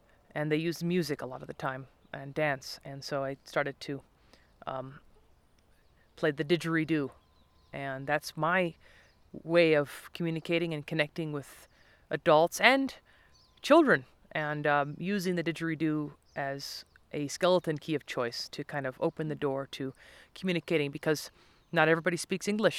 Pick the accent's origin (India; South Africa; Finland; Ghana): South Africa; also born or lived in Montana, United States; my childhood was split between the nature reserve in South Africa, growing up in Montana